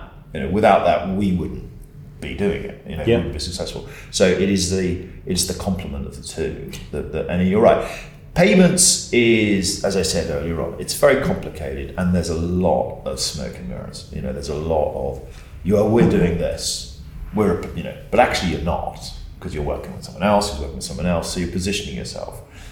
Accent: England, United Kingdom; born there; My parents, Scots, so I actually still consider myself Scots. And it's funny because I was born in England

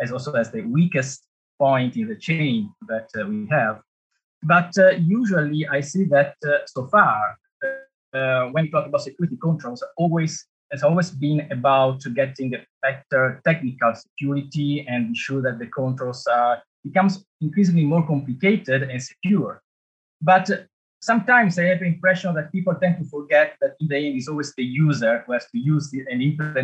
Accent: Genoa, Liguria, Italy; moved away as an adult; now in Singapore; I did all my studies in electrical and computer engineering in Genoa, my hometown in Italy. And then I moved to Singapore about 16 years ago.

